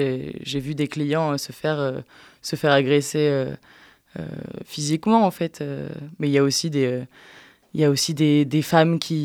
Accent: Lyon, Auvergne-Rhône-Alpes, France; Je suis lyonnaise de base.

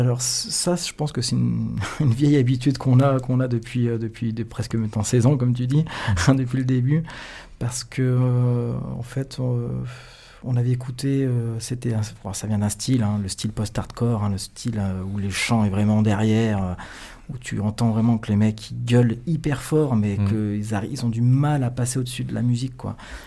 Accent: France; on préfère chanter en français parce que, bon, voilà, on est des Français

